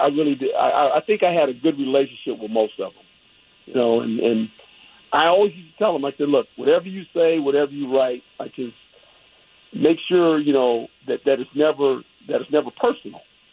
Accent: Fort Ord, California, United States; also born or lived in Germany; I was born in Fort Monmouth. We left there when I was about two or three and then went to Germany. And my sister was born there, and then we moved back to California, to Fort Ord, California, which is on the Monterey Peninsula.

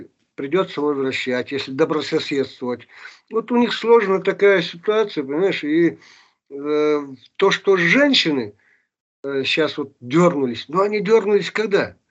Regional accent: Kazakhstan; born there; Я вот родился в Казахстане в ссылке, да.

